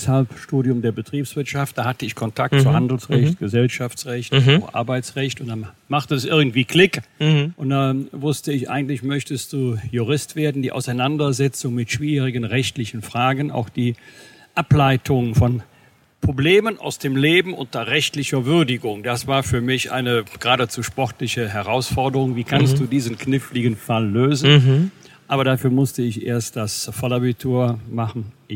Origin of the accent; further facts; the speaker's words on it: Bergisch Gladbach, North Rhine-Westphalia, Germany; Herzlich willkommen in meiner Heimatstadt Bergisch Gladbach.